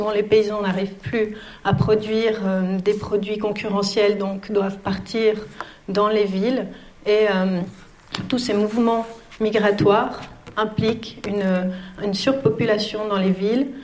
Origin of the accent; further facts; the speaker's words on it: Switzerland; 90 jours, je suis suisse.